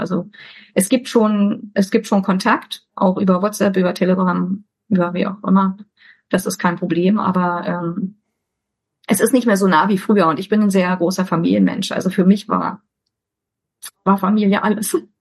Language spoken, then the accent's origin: German; Germany; moved away as an adult; Ja, Heimat ist das, wo ich geboren bin, wo ich aufgewachsen bin. Ich bin ja schon einmal sozusagen geflohen aus der DDR. Das war ja dann auch schon mal erstmal damals 23 Jahre meine Heimat.